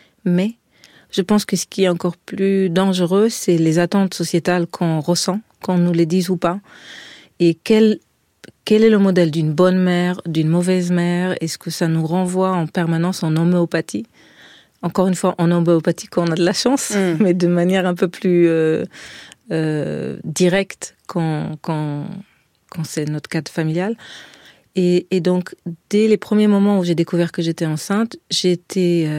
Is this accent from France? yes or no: no; Israel; du fait que j'ai été élevée en Israël et qu'il y a quelque chose de très direct dans cette langue-là aussi.